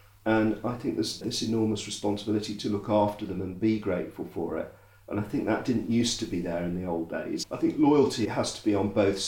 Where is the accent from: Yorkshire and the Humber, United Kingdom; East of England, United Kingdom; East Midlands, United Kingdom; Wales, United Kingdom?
East Midlands, United Kingdom; So I grew up in the East Midlands. If you fold the map of England, you literally, where I'm from is right in the crack of the map